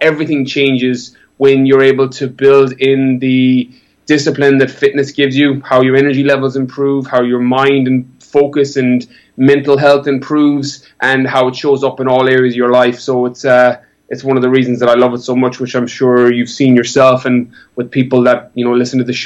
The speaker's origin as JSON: {"language": "English", "country": "Ireland", "tie": "born or raised there", "also_born_or_lived": "California", "said": "I'm from Ireland, born and bred, apart from my time away. And again, California helped me so much on this, because I grew up, as I said, in a small little village. There's only 200 people in my village."}